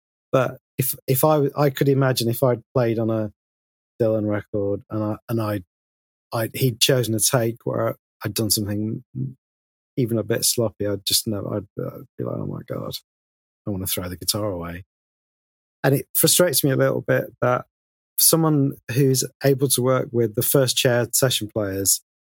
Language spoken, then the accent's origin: English; Sheffield, Yorkshire and the Humber, United Kingdom; when I grew up in Sheffield, it seemed like quite a large place, and you didn't get out of it that often as a kid.